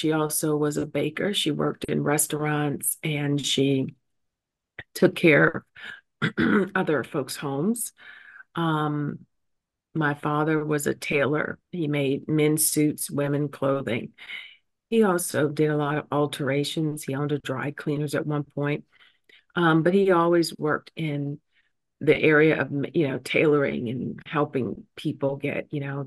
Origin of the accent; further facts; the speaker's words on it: Atlanta, Georgia, United States; I grew up in Southwest Atlanta until the age of 18. Yeah, that's where I grew up.